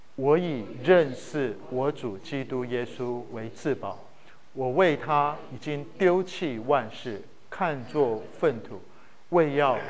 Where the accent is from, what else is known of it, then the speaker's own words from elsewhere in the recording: Taiwan; first language Japanese; Chinese is a second language; also born or lived in Japan; 我在台湾啊长大，所以我还会闽南语。其实我第一个语言不是中文，也不是闽南语，我第一个语言是日文。我从小还不会讲话的时候，我爸爸去日本留学，我们全家搬到日本去，所以我在那边读幼稚园、小学，所以我第一个会讲的语言是日文